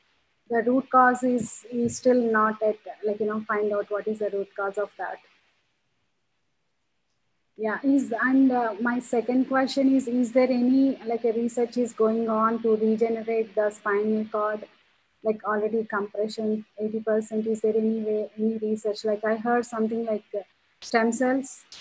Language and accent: English; Virginia, United States; Hi, Dr. Doshi, this is … I'm from Virginia.